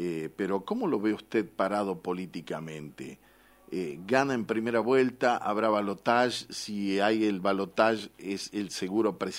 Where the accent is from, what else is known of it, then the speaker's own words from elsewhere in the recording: La Rioja, Argentina; Como riojana